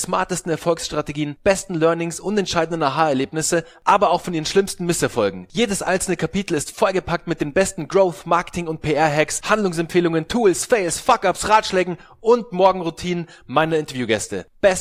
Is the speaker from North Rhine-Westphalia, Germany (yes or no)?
no; Rosenheim, Bavaria, Germany; habe ich eine Ausbildung zum Automobilkaufmann bei BMW gemacht in Rosenheim, da wo ich herkomme.